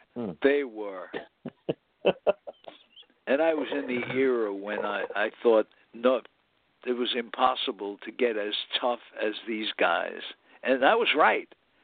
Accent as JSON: {"language": "English", "region": "New York", "country": "United States", "said": "I'm from New York, so I fly in."}